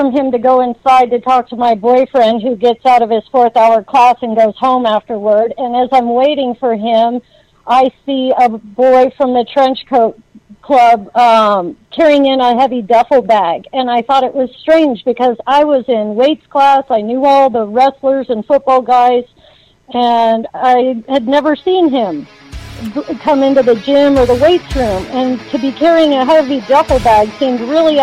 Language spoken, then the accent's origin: English; Littleton, Colorado, United States; I was born and raised in Littleton, and I was a sophomore in a science classroom that day.